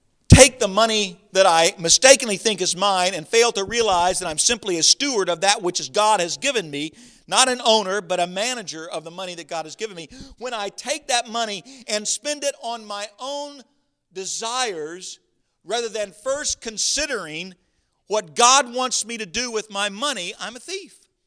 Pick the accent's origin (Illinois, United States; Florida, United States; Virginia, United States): Florida, United States; now in Delaware, United States; buddy, I'm from Florida. I said, you want to know about heat? I said, come with me, for a summer. I said, this is Delaware.